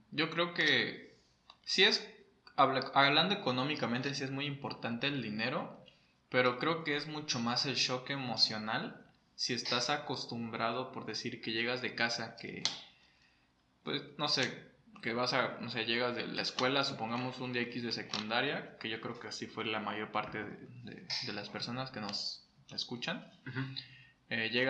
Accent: Cancún, Quintana Roo, Mexico; mi familia es de Campeche, pero yo soy de Cancún.

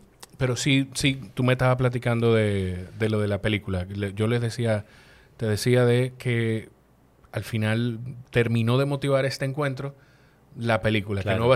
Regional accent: Dominican Republic; Nosotros como dominicanos, yo no sé si quizá por la distancia en el mapa

